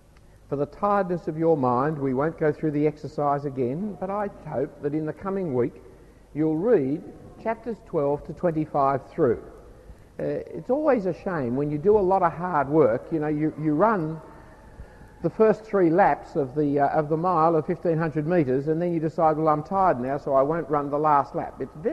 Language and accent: English; Australia; The Australian culture is profoundly evil. And yet I'm an Australian.